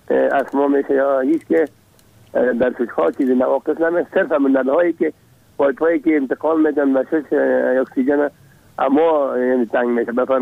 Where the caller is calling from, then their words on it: Kabul, Afghanistan; از کابل هستم.